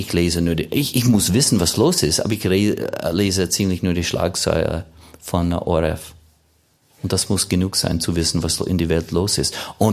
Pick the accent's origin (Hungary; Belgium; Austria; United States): United States; Oregon; German is a second language; Ich kann die Zeitung von meiner Heimat in Oregon lesen.